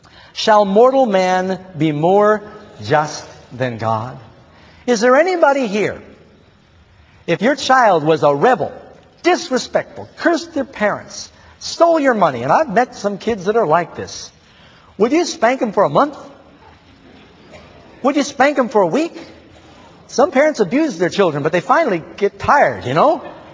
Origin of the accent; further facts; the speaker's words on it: New York, United States; I grew up in New York City.